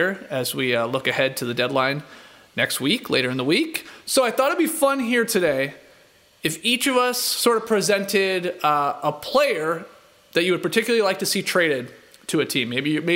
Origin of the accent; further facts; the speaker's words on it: Canada; Look, I've got a punchable face. I'm Canadian.